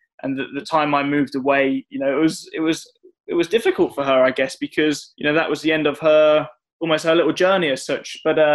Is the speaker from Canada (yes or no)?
no; King's Lynn, East of England, United Kingdom; moved away as an adult; now in Milton Keynes, United Kingdom; I was born in King's Lynn, which is where Martin Brundle lives now. So I spent my first 16 years there. And when I was 18 years old, I moved out to... Well, I moved to Milton Keynes